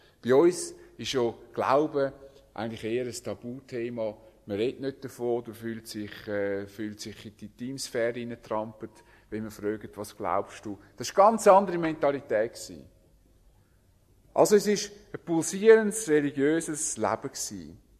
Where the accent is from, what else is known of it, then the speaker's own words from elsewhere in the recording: Switzerland; uns zu stark einzubilden, wir seien ein besonderes Volk als Schweizer.